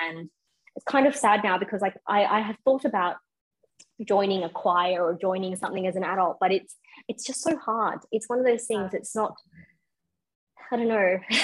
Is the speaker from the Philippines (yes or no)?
no; Perth, Western Australia, Australia; also born or lived in Sydney / Melbourne; Yes, so that is, I'm moving back to Perth. I grew up in Perth, lived in Sydney, lived in Melbourne, now live on the south coast of Sydney, back to Perth.